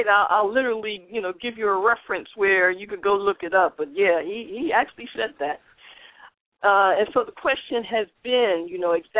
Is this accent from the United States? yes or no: yes; Philadelphia, Pennsylvania, United States; Now, tell me what church that was, because I'm in Philly. I'm from Philly, and I want to know what church in Philly is talking about something real